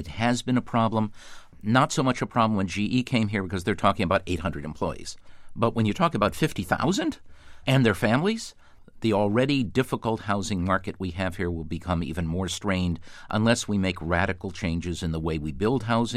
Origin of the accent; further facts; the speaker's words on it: Detroit, Michigan, United States; You know, I grew up in Detroit, Michigan, where you had General Motors, Ford, and Chrysler paying very, very good wages.